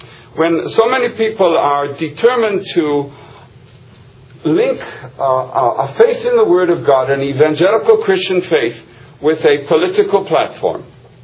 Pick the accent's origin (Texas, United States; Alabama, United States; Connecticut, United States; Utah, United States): Texas, United States; Dallas; moved away; also born or lived in Boston / Israel; I'm an American-born Jew. I'm not sure it would be safe for me to admit it, but it's the truth. I was born in Boston. However, I immigrated to Dallas, Texas when I was very young.